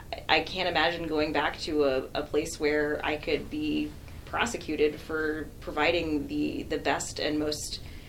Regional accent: Texas, United States; I'm from Texas, and I very, very consciously chose not to train in Texas and not to return to Texas because I can't do my job.

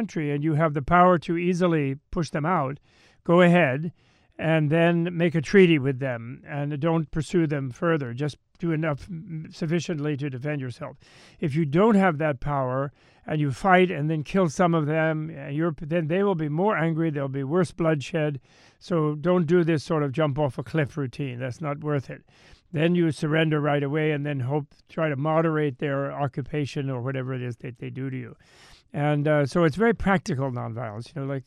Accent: United States; born there; as an American being born in this country, in this life, I had to do something in this country

